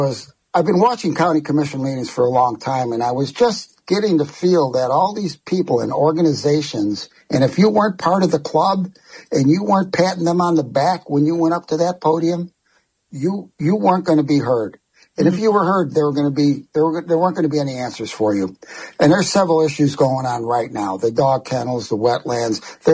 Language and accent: English; Chicago, Illinois, United States; moved away as an adult; So I'm originally from Chicago. Mm-hmm. I came down here 40 years ago because of the weather.